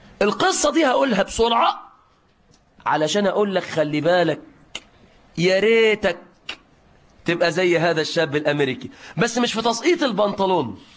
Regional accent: Egypt; طبعاً ده لو عندنا في مصر كان يقول له

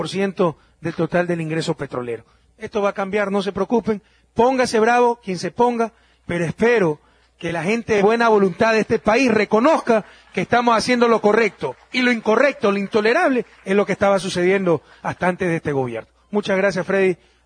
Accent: Guayaquil, Guayas, Ecuador; han sido sobre todo para unos pocos barrios, incluso de mi ciudad natal, Guayaquil.

